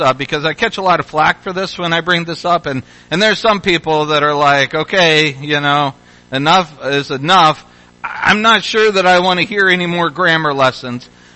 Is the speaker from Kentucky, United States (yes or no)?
yes; Louisville, Kentucky, United States; I grew up in the Louisville area, Louisville, Kentucky.